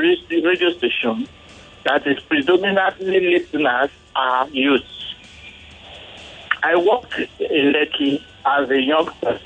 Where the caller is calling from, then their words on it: Ghana; I'm calling from Ghana.